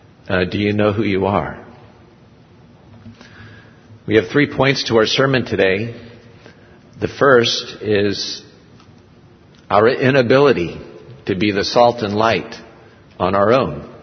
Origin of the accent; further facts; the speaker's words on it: United States; born there; I'd say, "Well, I was born in America, but my parents immigrated from South Korea."